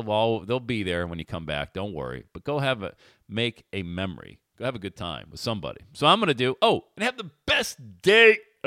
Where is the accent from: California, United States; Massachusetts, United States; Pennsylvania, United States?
Pennsylvania, United States; Bradford; my mom made the most incredible meatballs, man, growing up in Bradford, PA.